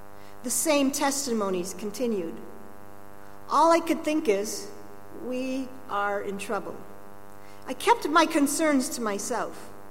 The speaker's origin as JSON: {"language": "English", "region": "Minnesota", "country": "United States", "tie": "born or raised there", "said": "For example, in my hometown in Minnesota, the United States"}